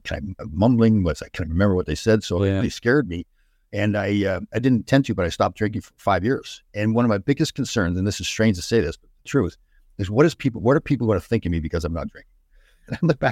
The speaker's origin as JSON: {"language": "English", "town": "Brampton", "region": "Ontario", "country": "Canada", "tie": "born or raised there", "said": "my hometown of Brampton"}